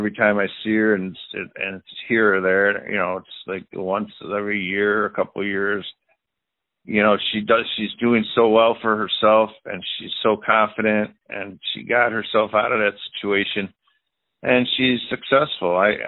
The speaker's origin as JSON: {"language": "English", "town": "Buffalo", "region": "New York", "country": "United States", "said": "how embarrassed I was being from Buffalo, New York"}